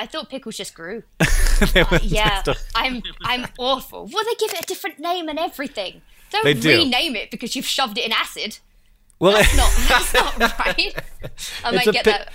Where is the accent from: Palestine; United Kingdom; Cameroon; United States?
United Kingdom; East of England; accent: Essex; That's what Essex is. And that's what my accent is, like Russell Brand.